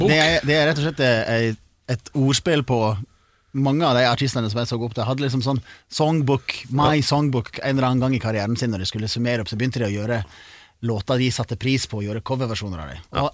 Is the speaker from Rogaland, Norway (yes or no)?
no; Årdal, Vestland, Norway; I Kulturhuset hjemme I Årdal